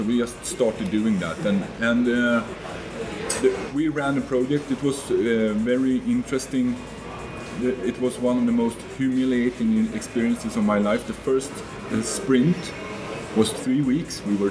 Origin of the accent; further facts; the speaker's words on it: Stockholm, Stockholm County, Sweden; Yeah, so I'm from Sweden, mm-hmm. Stockholm, Sweden. That's where I normally work.